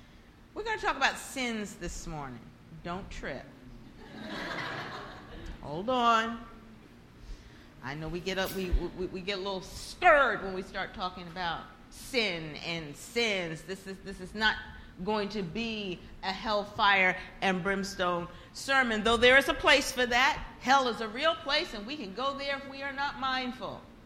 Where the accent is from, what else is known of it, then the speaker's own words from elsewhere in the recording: New York City, New York, United States; Now, I'm from New York City originally. Can you tell? Born and raised in Southeast Queens.